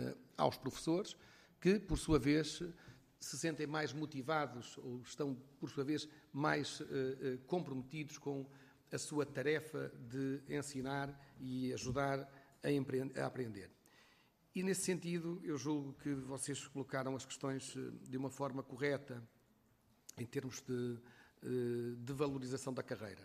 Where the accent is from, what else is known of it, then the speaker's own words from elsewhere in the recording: Viseu, Portugal; Eu também sou professor de carreira, estive deslocado no Alentejo, sou de Viseu, estive no Alentejo, estive na Madeira, estive na Beira Baixa